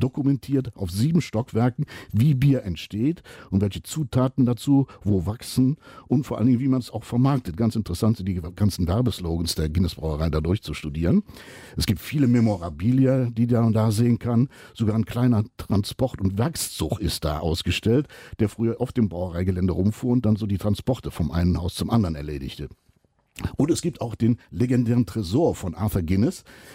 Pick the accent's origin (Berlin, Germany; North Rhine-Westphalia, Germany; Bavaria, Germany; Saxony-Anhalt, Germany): North Rhine-Westphalia, Germany; Cologne; zu meiner Heimatstadt Köln